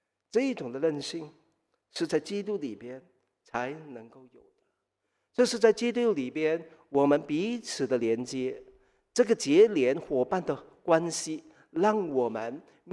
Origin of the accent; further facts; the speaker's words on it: Singapore; 我们新加坡人哦，那么新移民还有第二代移民在这里成长的都能够体会得到。我们有华语，有英语，我们有自己家里的语言，可能是广东话